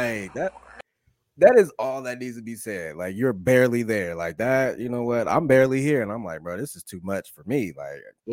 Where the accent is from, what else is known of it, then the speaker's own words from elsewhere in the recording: Columbus, Ohio, United States; I think, you know, because we're from Columbus, it's just, it's not a comedy city.